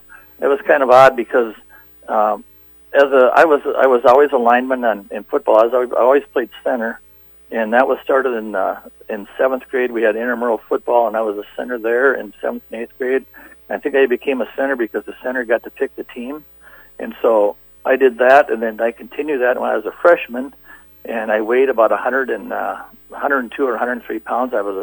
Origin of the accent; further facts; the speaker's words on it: Minnesota, United States; also born or lived in Red Lake Falls / Moorhead / Parker's Prairie; I was born in Red Lake Falls, Minnesota. My dad was a coach there, football and basketball coach and baseball, and then moved to Moorhead, where he went to finish his master's degree, and then moved to Parker's Prairie.